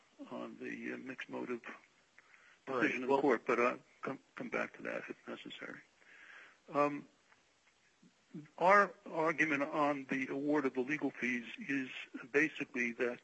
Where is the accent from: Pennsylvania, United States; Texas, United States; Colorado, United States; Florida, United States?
Pennsylvania, United States; Pittsburgh; from Pittsburgh